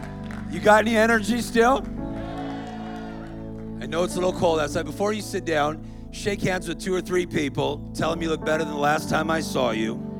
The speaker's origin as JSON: {"language": "English", "region": "California", "country": "United States", "said": "I come from California."}